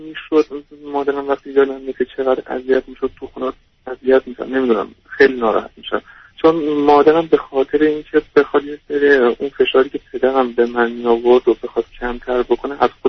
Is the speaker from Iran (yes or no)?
yes; Iran; من یکی از شهر کوچیک ایران بودیم از شهر خودم اومدم بیرون رفتم توی یکی از کلان شهرهای ایران